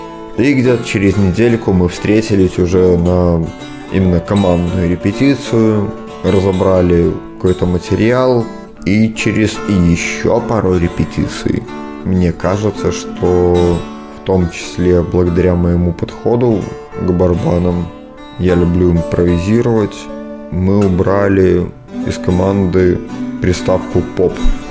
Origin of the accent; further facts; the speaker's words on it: Belarus; А когда они узнали, что я белорус еще в придачу